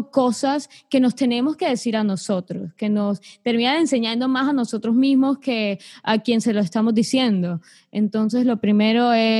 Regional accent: Colombia; now in United States; Como latina y como mujer, y por ser joven, es muy fácil encontrarse con personas que al saber que uno es colombiana, por ejemplo yo

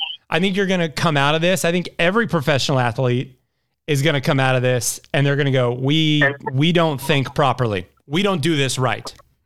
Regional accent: Indiana, United States; but a lot of that comes from growing up in Indiana

